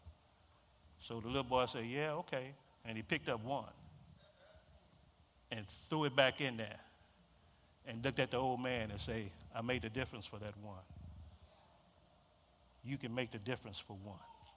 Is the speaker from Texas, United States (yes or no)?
yes; Houston, Texas, United States; A little boy growing up in Third Ward, Houston, hanging out in the court, Berry Court, playing and getting in trouble.